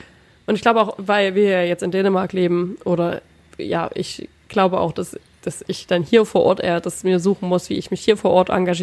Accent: Saxony, Germany; ich komme aus dem Erzgebirge.

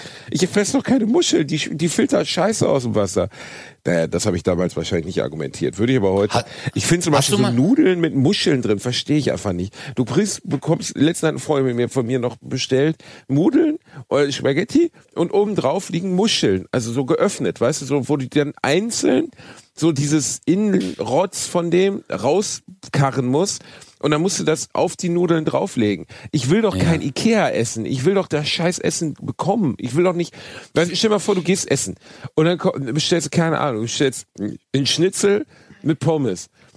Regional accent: Gelsenkirchen, North Rhine-Westphalia, Germany; ich bin in Gelsenkirchen aufgewachsen

